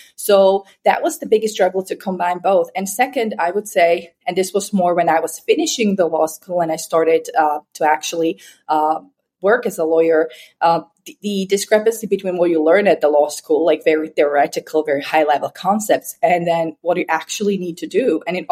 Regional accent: Slovakia; Basically, I grew up in Slovakia, which is in the middle of Europe, and that's where I became a lawyer.

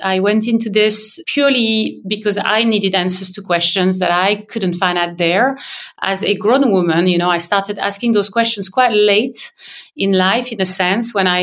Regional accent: Paris, Île-de-France, France; English is a second language; now in United Kingdom; I was living in the UK, but I grew up in France, in Paris.

